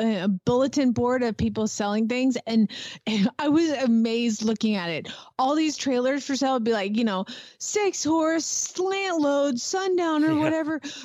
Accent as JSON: {"language": "English", "town": "Atlanta", "region": "Georgia", "country": "United States", "tie": "born or raised there", "said": "Growing up in Atlanta, there's a lot of pine trees."}